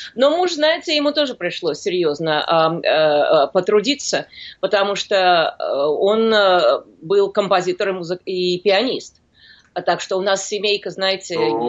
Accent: Moscow, Russia; moved away as an adult; now in Los Angeles, United States; Я приехала из Москвы.

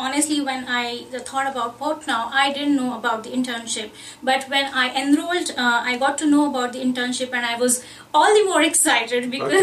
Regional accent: Pune, Maharashtra, India; moved away as an adult; now in United States; I'm originally from India but living in USA since last 5 years now.

